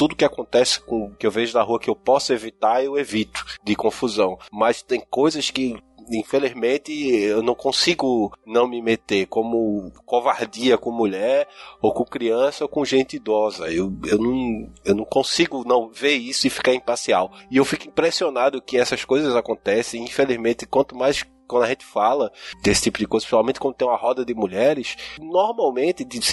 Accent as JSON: {"language": "Portuguese", "town": "Recife", "region": "Pernambuco", "country": "Brazil", "tie": "born or raised there", "lives_now": "Santa Catarina, Brazil", "said": "é de onde eu vim, é da minha criação também, é do meu estado, porque no Nordeste essas coisas, como eu digo aqui em Santa Catarina, eu digo, olha, isso lá em Recife não se cria não"}